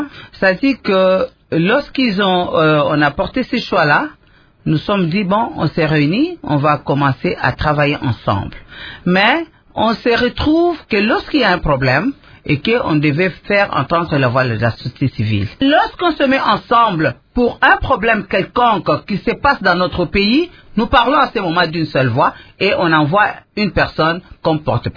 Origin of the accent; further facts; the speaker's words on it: DR Congo; Et en République démocratique du Congo, l'économie informelle prend le 80% de notre économie.